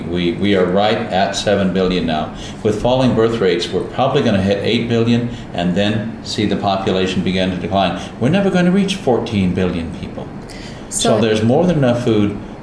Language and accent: English; California, United States; It reminds me of home. I grew up in California, where we have similar landscape, similar weather, similar heat, and lots of eucalyptus trees.